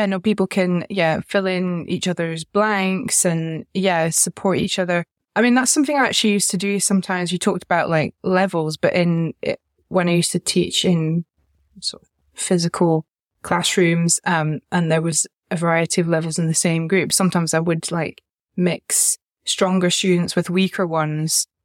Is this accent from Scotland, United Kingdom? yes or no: yes; Scotland, United Kingdom; it was maybe a bit less the case when I was growing up in Scotland and I was in a village